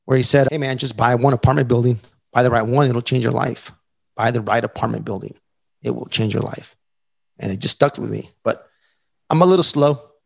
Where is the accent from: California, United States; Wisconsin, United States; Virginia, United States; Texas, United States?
Texas, United States; El Paso; Dallas, Austin, my hometown, El Paso, Texas